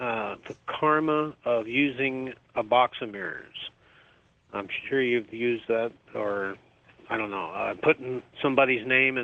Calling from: Washington, United States; from Washington, KVI 570 AM.

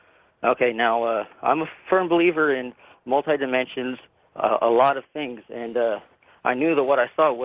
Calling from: San Andreas, California, United States; I'm calling from San Andreas, California.

